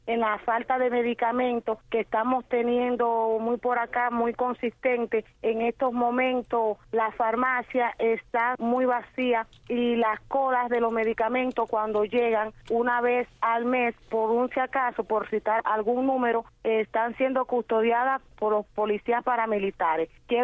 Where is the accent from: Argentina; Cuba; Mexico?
Cuba